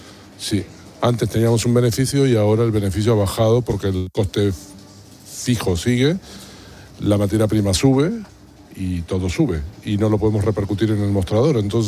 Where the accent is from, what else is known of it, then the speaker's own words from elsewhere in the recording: Argentina; porque yo soy argentino y en Argentina hay un dicho